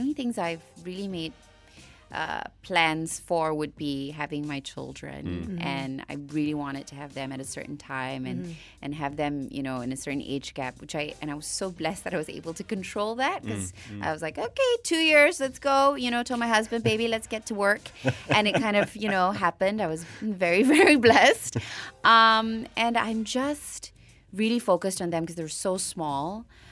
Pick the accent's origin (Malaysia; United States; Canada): Malaysia; Penang; I'm from Penang, so I went home to Penang